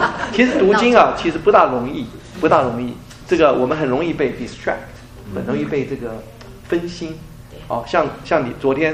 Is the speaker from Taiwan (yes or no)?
yes; Taiwan; 因为你们知道我从台湾来的嘛